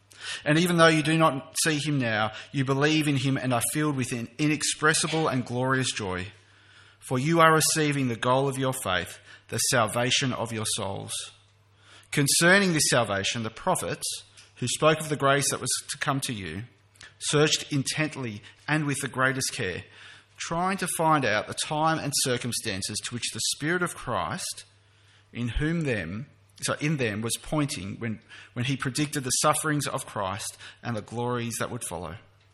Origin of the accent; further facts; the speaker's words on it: Sydney, New South Wales, Australia; I'm an Australian from Sydney.